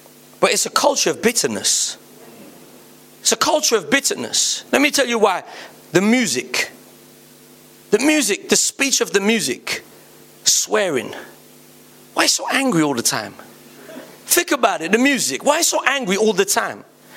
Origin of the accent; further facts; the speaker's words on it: London, United Kingdom; I talk the way I talk. Born and raised in South London my whole life. I'm not ashamed of that.